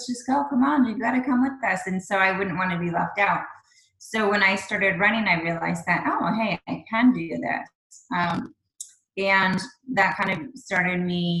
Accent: Midwest, United States; Well, I grew up in the Midwest in a large homeschool family of 9 kids, 5 brothers and 4 sisters

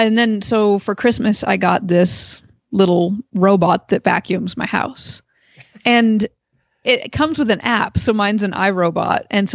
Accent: Perrysville, Ohio, United States; from Perrysville, Ohio.

